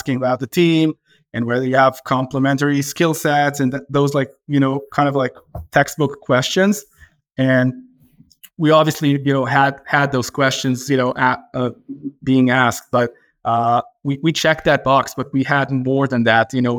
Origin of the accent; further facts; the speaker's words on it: Tel Aviv District, Israel; We grew up, you know, in the suburb of Tel Aviv, next to each other for years.